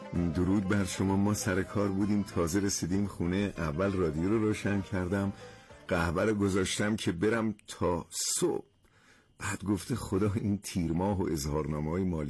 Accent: Khorasan, Iran; برای من افتخاره که اهل خراسانم.

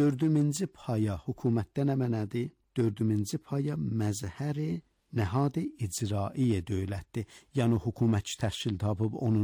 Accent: Iran; Məsələn, bizlər deyirik İranlıyıq, milləti İran.

